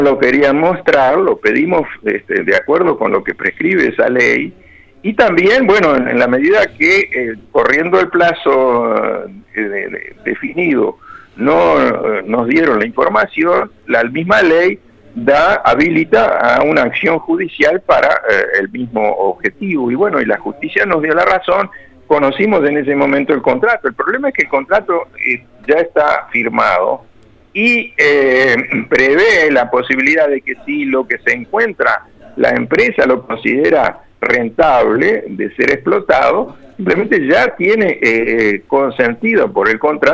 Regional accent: Uruguay; porque somos también uruguayos.

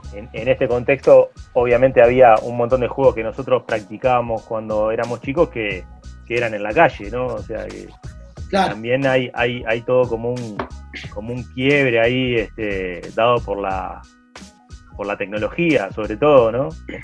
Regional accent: Montevideo, Uruguay; yo me crié en un barrio en Montevideo

